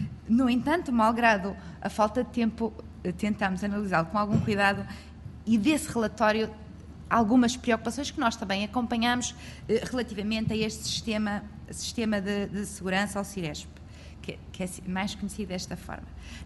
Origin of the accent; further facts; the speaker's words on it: Viana do Castelo, Portugal; eu sou de Viana do Castelo, portanto não me deixou logo tranquila